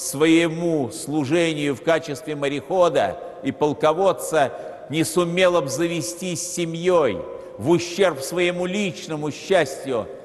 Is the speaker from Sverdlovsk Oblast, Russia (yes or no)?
no; Saint Petersburg, Russia; Этот образ, подлинник, находится в городе Петербурге, в моем родном городе